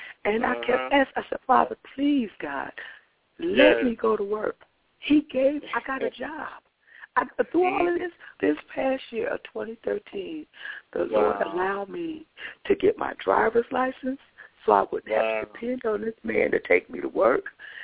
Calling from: Milwaukee, Wisconsin, United States; I'm calling from Milwaukee, Wisconsin.

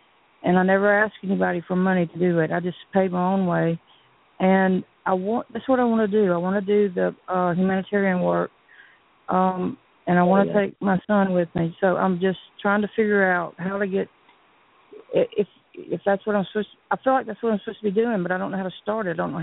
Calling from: Tuscaloosa, Alabama, United States; Tuscaloosa, Alabama.

